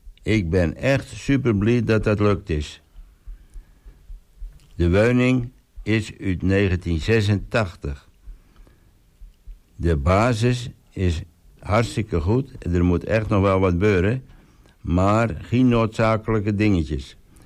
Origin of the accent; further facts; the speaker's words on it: Texel, North Holland, Netherlands; En ik ben geboren aan Skil. Nou ja, geboren en getogen staat en togen op Texel. En ik ben er een van … Vorig jaar heb ik een tussenwoning weten te krijgen op het Vroonland.